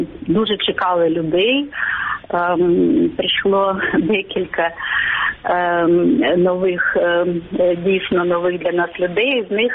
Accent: Crimea, Ukraine; born there; Я народилася в Криму, в мене українське коріння

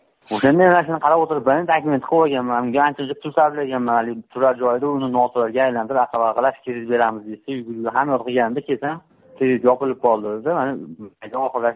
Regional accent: Margilan, Fergana Region, Uzbekistan; Marg'ilondanman.

